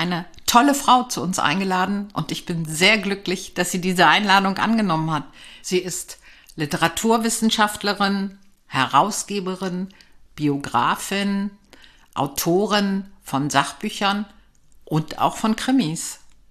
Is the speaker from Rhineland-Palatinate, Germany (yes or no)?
no; Berlin, Germany; ich war 4, als ich nach Berlin kam. Aber also ich bin Berlinerin mit Leib und Seele.